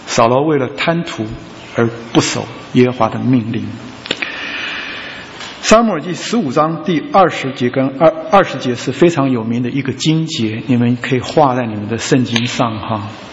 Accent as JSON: {"language": "Chinese", "country": "China", "said": "我们中国人常讲到这个钱这个东西啊，这个孔方兄啊非常可爱，是不是啊？"}